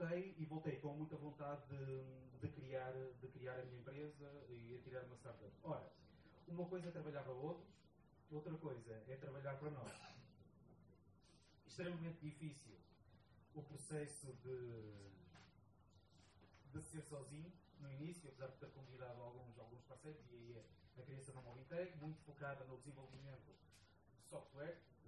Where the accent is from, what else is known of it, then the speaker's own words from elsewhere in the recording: Portugal; Quando sempre quis voltar a Portugal, eventualmente nós, como portugueses, também nos queixamos muito